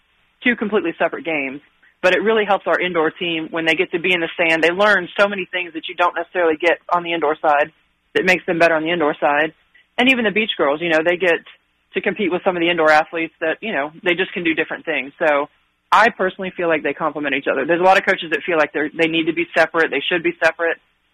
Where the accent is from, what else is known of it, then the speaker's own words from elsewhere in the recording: Florida, United States; Yeah, well, I'm born and raised in South Florida.